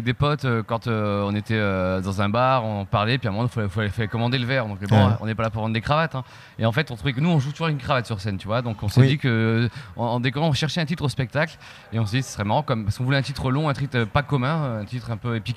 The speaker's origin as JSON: {"language": "French", "town": "Lille", "region": "Hauts-de-France", "country": "France", "said": "À Lille, ça va. On est de Lille, ça passe."}